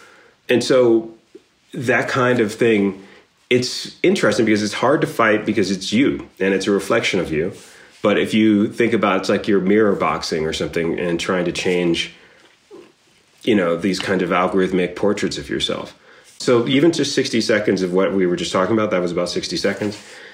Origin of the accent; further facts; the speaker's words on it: Washington, District of Columbia, United States; I grew up in Washington, D.C.